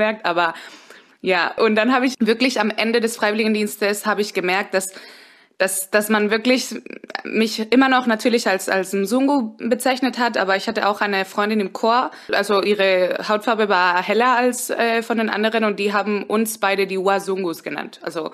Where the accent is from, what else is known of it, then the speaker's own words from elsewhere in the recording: Spain; Also mein Vater ist auch schon in Europa geboren worden und ich bin auch in Spanien aufgewachsen.